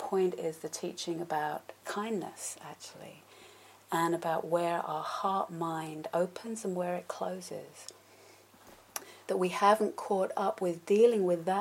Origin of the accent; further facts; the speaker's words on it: London, United Kingdom; I don't live in a city. I grew up in London, but I don't live in a city anymore.